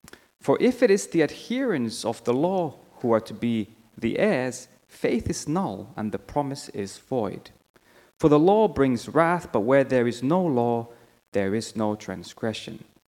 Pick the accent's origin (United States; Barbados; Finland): Finland; English is a second language; if you're wondering where the accent is from, I'm originally from Finland, so that's where I was born.